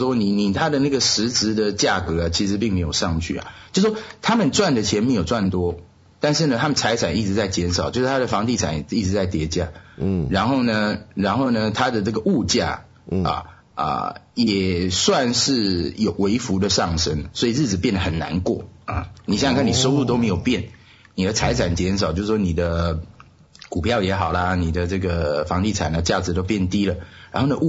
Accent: Taiwan; 我也是从台湾来的，

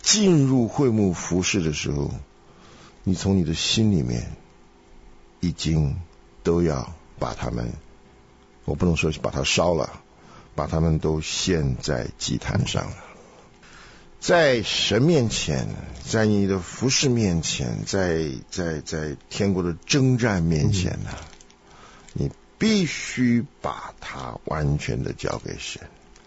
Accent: China; now in United States; 我们中国人呢，在美国当然还是要过中国时间嘛，对不对？

